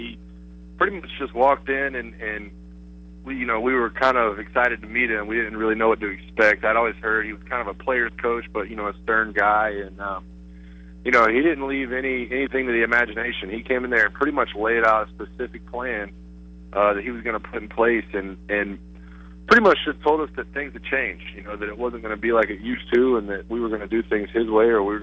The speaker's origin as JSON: {"language": "English", "region": "Florida", "country": "United States", "tie": "born or raised there", "said": "never was growing up in Florida too big of a deer hunter"}